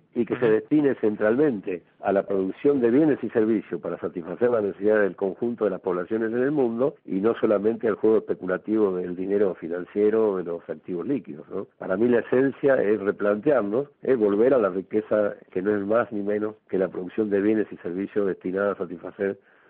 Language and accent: Spanish; Argentina; nosotros estamos pensando en eso también como argentinos